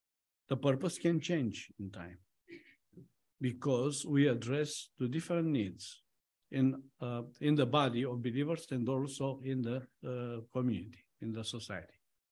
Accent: Romania; moved away as an adult; now in United States; I was born in Romania. That means I'm a Romanian. Actually, because of my citizenship, I'm an American Romanian citizen with Romanian roots, but only with American passport.

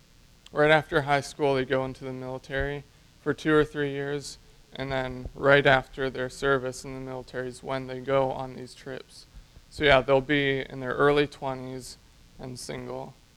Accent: Brazil; moved away; I grew up in Brazil. Yes. My parents were missionaries in Brazil. So I was born and raised there. So I have citizenship and I know the language fluently.

